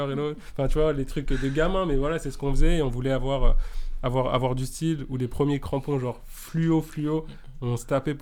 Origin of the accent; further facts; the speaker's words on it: Paris, Île-de-France, France; je suis parisien. J'ai grandi dans le 15e.